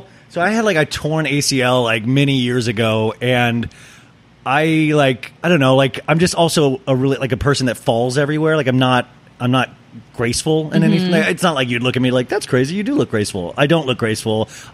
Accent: Kansas, United States; And like, I grew up in Kansas and you'd go to that, like the town pool.

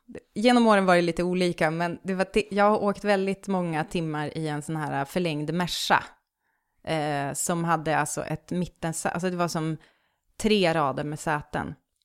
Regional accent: Västerbotten County, Sweden; accent: bonska; Men det är ju en dialekt som man pratar ute i... På Vischan, där jag kommer ifrån.

